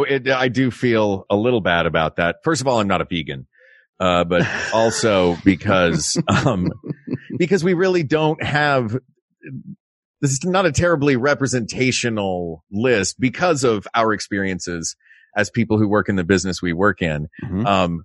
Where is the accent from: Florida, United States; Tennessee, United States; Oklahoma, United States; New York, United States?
Tennessee, United States; I see things that I saw growing up in Tennessee that I'm like, oh, I guess all people aren't that different, except, here they're speaking Spanish and in Tennessee they were speaking English